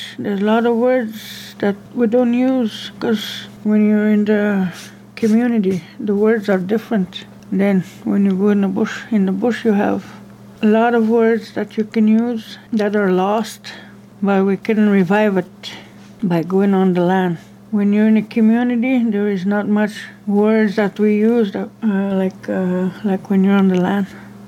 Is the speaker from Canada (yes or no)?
yes; Rapid Lake, Quebec, Canada; I'm from Rapid Lake, also known as Taganak. And we are known as Algonquins of Barry Lake and the people.